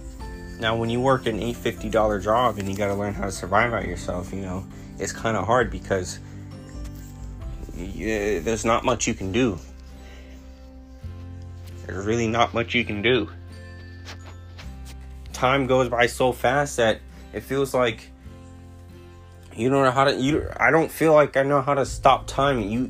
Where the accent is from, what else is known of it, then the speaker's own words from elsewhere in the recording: Jamaica; I come from Jamaica, from a poverty, from a third world country. I come from a place where I understand pain.